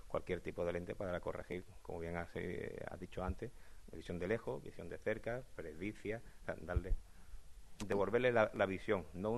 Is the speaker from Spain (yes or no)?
yes; Málaga, Andalusia, Spain; agradecemos como malagueño que soy yo